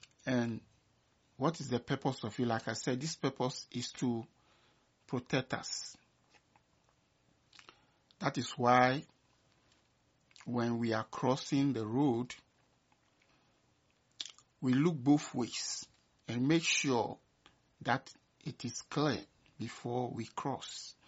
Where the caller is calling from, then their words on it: Saskatoon, Saskatchewan, Canada; I am reaching you from Saskatoon here in Canada.